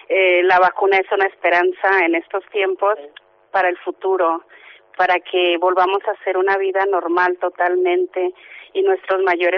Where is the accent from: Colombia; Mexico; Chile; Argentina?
Mexico; now in Spain; Yo soy mexicana.